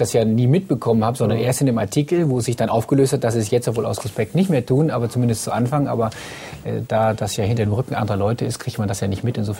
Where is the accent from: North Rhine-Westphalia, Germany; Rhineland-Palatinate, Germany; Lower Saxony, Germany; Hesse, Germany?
Lower Saxony, Germany; Bückeburg; also born or lived in Hannover; Genau genommen komme ich aus Bückeburg.